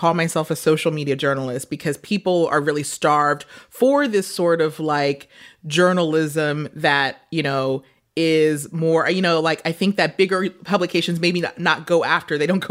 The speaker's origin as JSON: {"language": "English", "region": "New York", "country": "United States", "said": "And, you know, and look, I'm from New York."}